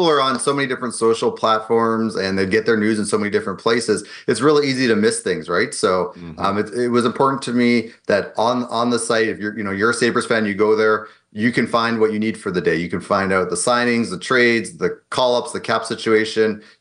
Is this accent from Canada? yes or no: yes; Edmonton, Alberta, Canada; now in California, United States; Well, I'm from Edmonton. So definitely, okay. You know, started skating at three, like you kind of have to when you live there. I was a huge hockey fan. Obviously grew up watching the Oilers. I live in California now.